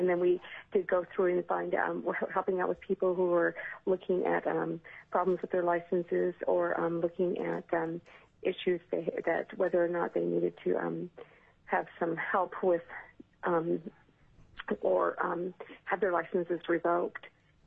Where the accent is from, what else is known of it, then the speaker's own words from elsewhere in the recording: Anchorage, Alaska, United States; now in Palmer, United States; I reside in Palmer, Alaska. I grew up in Anchorage, and we moved out into the valley about 18 years ago.